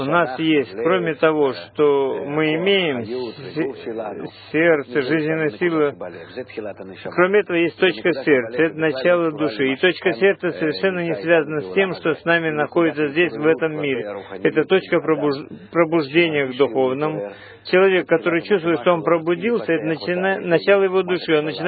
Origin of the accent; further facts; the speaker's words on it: Rishon LeZion, Central District, Israel; я из Ришон ЛеЦиона